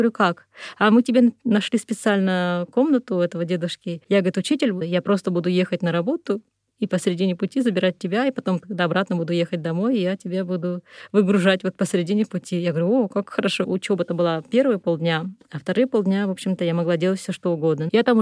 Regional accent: Siberia, Russia; Я говорю, вот из России, там, из Сибири.

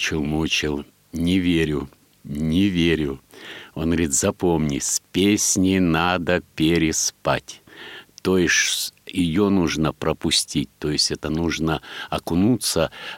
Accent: Ukraine; родом я с Украины. Я люблю эту страну, я люблю эту солнечную, прекрасную, теплую страну, потому что это моя родина, там мои все корни.

